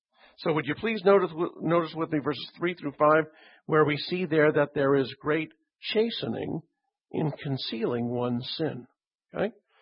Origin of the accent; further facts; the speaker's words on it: Canada; I come from Canada. I'll take all the heat you can give me.